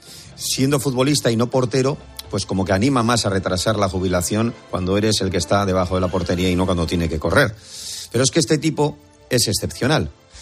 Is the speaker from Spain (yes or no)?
yes; Basque Country, Spain; Y por eso cuando vaya por mi tierra y por San Mamés, me levantaré y lo aplaudiré.